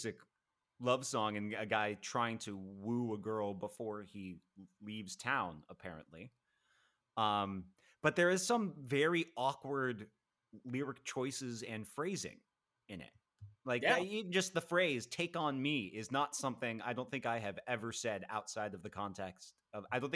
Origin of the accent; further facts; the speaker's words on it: California, United States; I'm from the Bay Area.